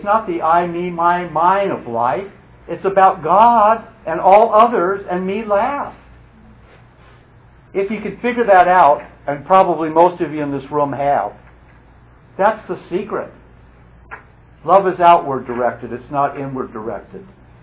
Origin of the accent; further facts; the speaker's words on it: Santa Monica, California, United States; I grew up in Santa Monica, went to Santa Monica High School, went to Santa Monica City College, went into the service in Santa Monica, got out of the service, and my dad had moved Huntington Beach.